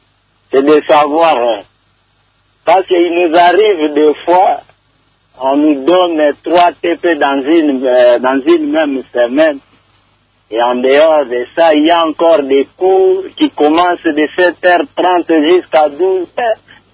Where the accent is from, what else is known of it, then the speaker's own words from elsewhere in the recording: Mbandaka, Équateur, DR Congo; Alors malheureusement, chez nous, en Mbandaka, il n'y a pas de bibliothèque qui fonctionne la nuit.